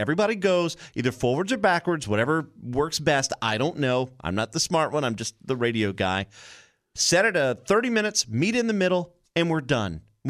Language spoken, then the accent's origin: English; United States; I'm going to still call it daylight savings